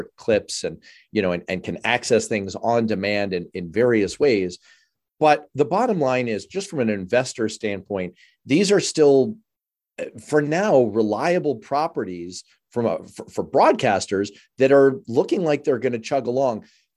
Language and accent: English; New York City, New York, United States; I'm from New York City. So that resolved itself very, very nicely.